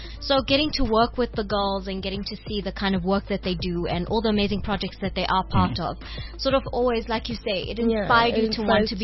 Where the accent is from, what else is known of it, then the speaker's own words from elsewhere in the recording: Lenasia, Gauteng, South Africa; So I'm from Lenasia, and it's a small town on the south of Joburg.